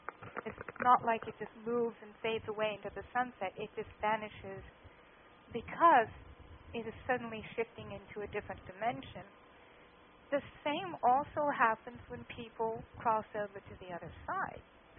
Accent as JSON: {"language": "English", "region": "North West England", "country": "United Kingdom", "said": "I'm from Lancashire in England"}